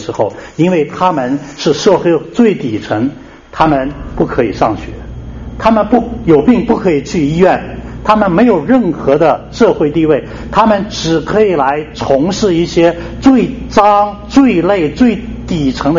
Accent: Shanxi, China; 因为刚才主席介绍我之后大家知道我是山西人，所以山西是产煤的大省

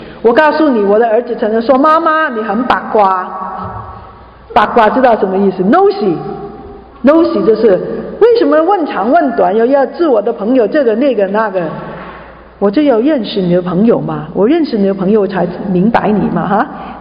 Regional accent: Hong Kong; 我南方人，我是香港来的，我们的家里面传统不一样，

